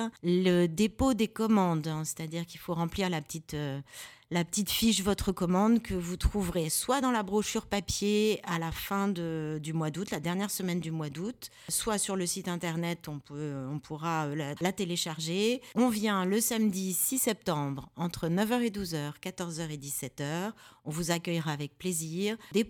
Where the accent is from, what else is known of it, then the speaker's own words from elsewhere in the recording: Centre-Val de Loire, France; on a quand même pas mal d'artistes chez nous, en Eure-et-Loire et au niveau régional